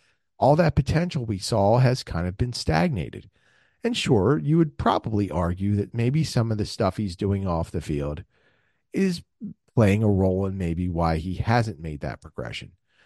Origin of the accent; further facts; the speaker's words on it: Philadelphia, Pennsylvania, United States; I believe when I was growing up in Philly, maybe it was Channel 17 would show that during the day.